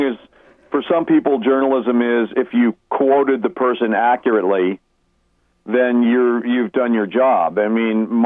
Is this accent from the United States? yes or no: yes; Northeast, United States; also born or lived in New England / Mid-Atlantic; my background, I grew up in the Northeast, really very classic Irish family